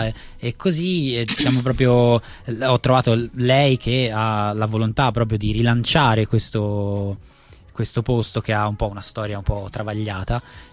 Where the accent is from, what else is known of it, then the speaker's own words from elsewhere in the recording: Monza, Lombardy, Italy; Io non vengo da Firenze, vengo da Monza.